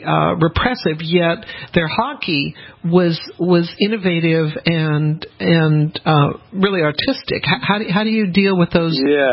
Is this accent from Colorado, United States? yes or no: yes; Denver, Colorado, United States; I grew up in Denver, so I watched the University of Denver hockey team, which was very well ranked at the time.